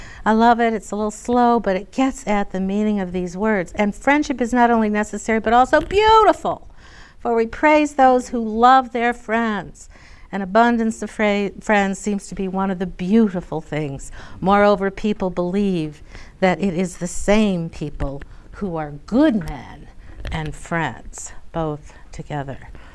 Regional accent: Illinois, United States; I'm from Illinois, the land of Lincoln, and Glenn is from the secession state of South Carolina.

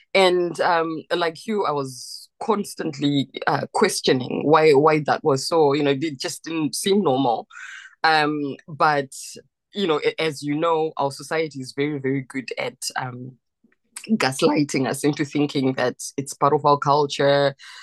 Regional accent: Masvingo, Zimbabwe; You know, I come from Mashingo, which is a very small town, so we got to hear everything.

